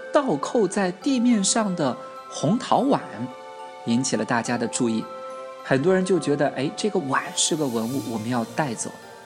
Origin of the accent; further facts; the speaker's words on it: Shaanxi, China; 我是在北方长大的，尤其在陕西，很多地方都有吃小米的这个习惯。